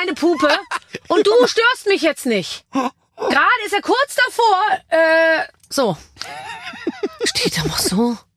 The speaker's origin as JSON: {"language": "German", "town": "Munich", "region": "Bavaria", "country": "Germany", "said": "Doch, ich bin aus München, ja, Logo."}